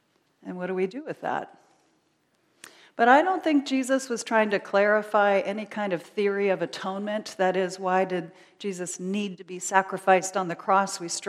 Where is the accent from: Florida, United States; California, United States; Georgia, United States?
Florida, United States; Miami; was raised up in this diocese, was born and raised in Miami